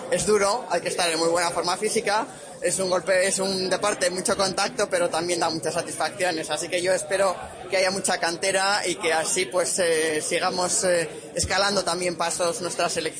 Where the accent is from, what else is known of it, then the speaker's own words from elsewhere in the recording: Valladolid, Castile and León, Spain; yo como vallisoletana